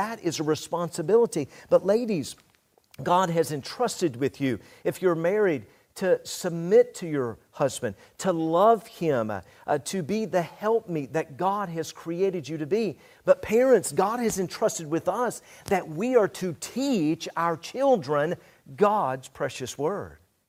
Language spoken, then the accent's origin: English; Tennessee, United States; Now when I grew up in Tennessee, we used to say the word, well, I reckon so, all right?